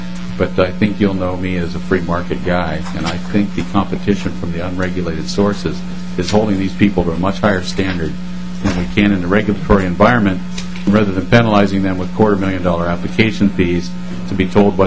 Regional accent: Happy Valley, Pennsylvania, United States; I was born and raised near Happy Valley, Pennsylvania.

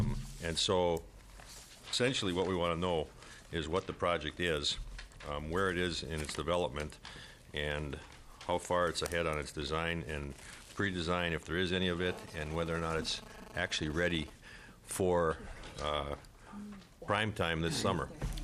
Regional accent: Minnesota, United States; since I'm from the Iron Range and I know about people traveling long distances to come to these committees

